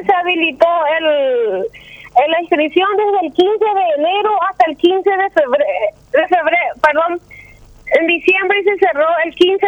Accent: General Aquino, San Pedro, Paraguay; Soy de San Pedro, soy de General Aquino.

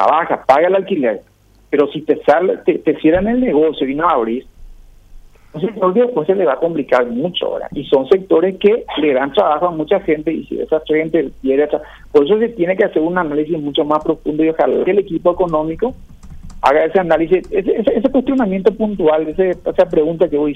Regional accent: Paraguay; porque al final todos somos paraguayos y nos conviene que a todos le vaya bien.

